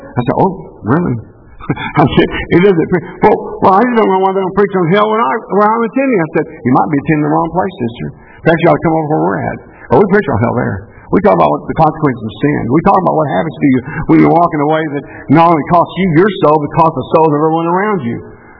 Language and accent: English; Bend, Texas, United States; I'm from the Bend, by the way. That's Bend, Texas. Not Big Bend. It's Bend, Texas. It's where the Colorado River bends, and we live in the Bend. If you're in San Saba County, you live at the Bend.